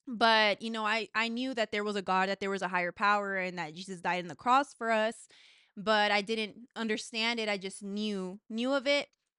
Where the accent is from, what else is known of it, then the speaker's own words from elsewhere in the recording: Dallas, Texas, United States; I'm 23 years old, and I am born and raised in Dallas, Texas.